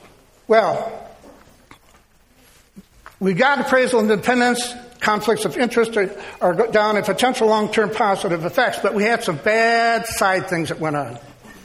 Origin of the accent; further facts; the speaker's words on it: Chicago, Illinois, United States; Look, I'm from the Chicago area. We know how to take care of people there, right?